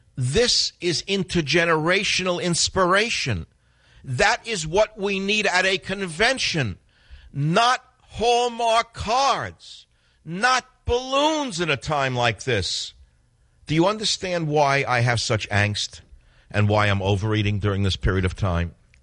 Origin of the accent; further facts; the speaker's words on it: United States; They're not going to take on the issues of the day that matter to me personally as an American